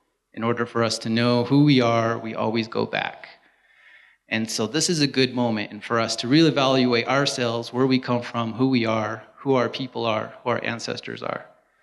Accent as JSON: {"language": "English", "region": "Utah", "country": "United States", "tie": "born or raised there", "said": "I'm Navajo and Hopi. I'm from San Juan. I grew up here. I have relatives all up and down from Utah border out there by Monument Valley"}